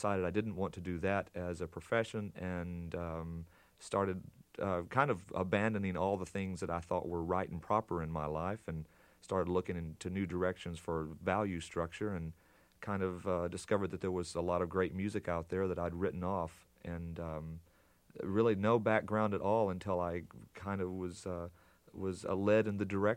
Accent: Texarkana, Texas, United States; I grew up in Texarkana and started my first rock and roll band in the seventh grade

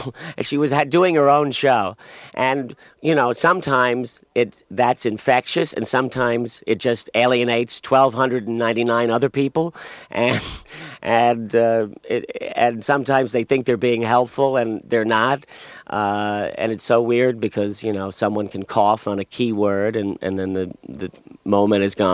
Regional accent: Bayonne, New Jersey, United States; Yeah, I'm from Bayonne.

